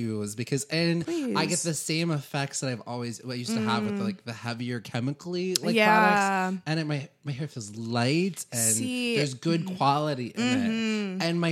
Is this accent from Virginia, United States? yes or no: no; California, United States; I come from California, and I grew up in the suburbs, so I didn't realize there were things such as food deserts.